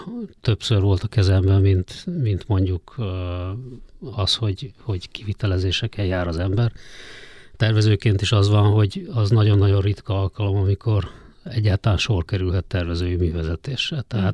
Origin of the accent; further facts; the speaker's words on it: Polgár, Hajdú-Bihar, Hungary; moved away as an adult; Abszolút, ott nőttem föl, én 18 éves koromban kerültem a fővárosba, addig a gimnáziumot is egyébként ott jártam.